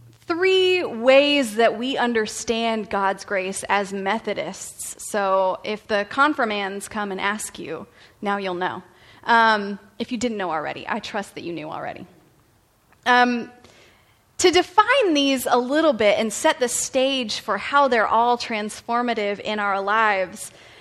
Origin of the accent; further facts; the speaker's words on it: Florida, United States; now in San Diego, United States; I grew up in Florida, and then I was in the Marine Corps, and I was stationed out here at Miramar.